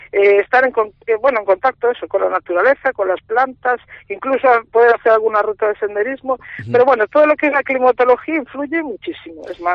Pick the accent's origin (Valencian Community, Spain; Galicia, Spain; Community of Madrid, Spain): Galicia, Spain; Pues yo soy de Galicia y a lo mejor vemos el carácter entre los del norte y los del sur, ¿no?